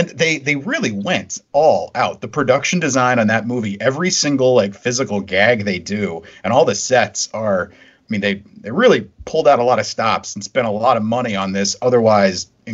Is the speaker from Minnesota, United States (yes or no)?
no; Charlotte, North Carolina, United States; But growing up in Charlotte, I definitely watched a bunch of racing movies.